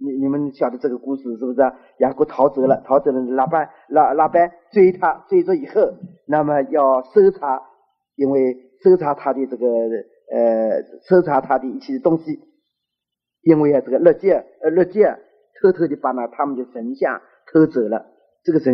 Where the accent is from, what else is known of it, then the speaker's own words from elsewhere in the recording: China; 这个我们中国人也这么说了